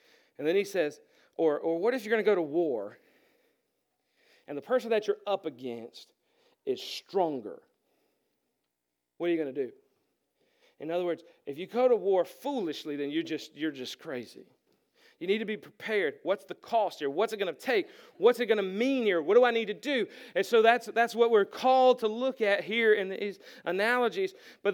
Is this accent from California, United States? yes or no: no; Macon, North Carolina, United States; The house that I grew up in Macon, North Carolina, my dad built with his own two hands.